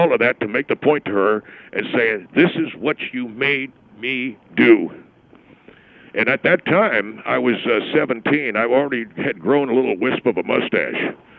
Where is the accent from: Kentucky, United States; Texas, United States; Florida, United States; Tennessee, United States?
Tennessee, United States; Knoxville; I'm from Knoxville, Tennessee.